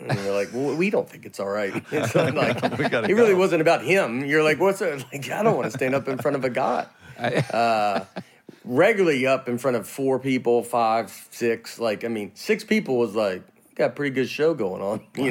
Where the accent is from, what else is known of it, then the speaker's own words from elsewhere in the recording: the South, United States; So since I'm talk slower and I'm from the South and all this